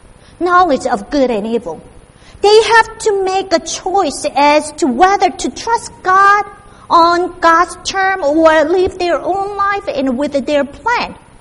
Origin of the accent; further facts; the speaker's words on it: California, United States; And in my home state, California, too.